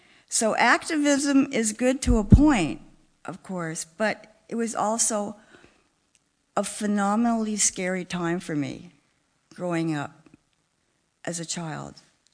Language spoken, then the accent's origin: English; Compton, California, United States; while growing up in Compton, which I assume a lot of you now have heard of it from the well-publicized movie, etc. Although when I attended there, it was wonderfully integrated high school